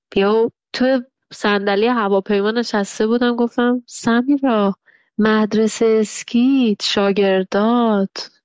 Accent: Iran; moved away; و الانی که اینجا نشستم به دور از ایرانم

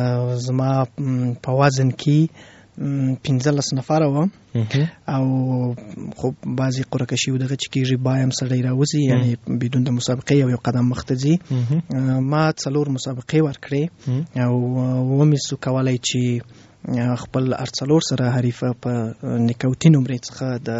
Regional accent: Afghanistan; نو زه افغان یم، خپل په افغانیت باندې افتخار کوم.

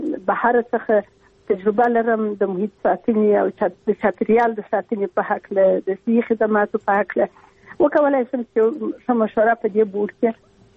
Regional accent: Afghanistan

